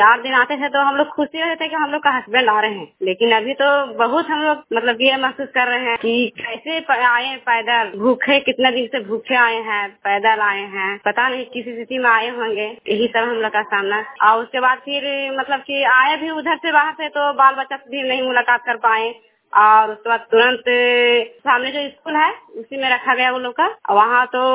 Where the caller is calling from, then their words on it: Tikar, India; मेरा गांव का नाम टीकर, पंचायत टीकर से बोल रही हूँ।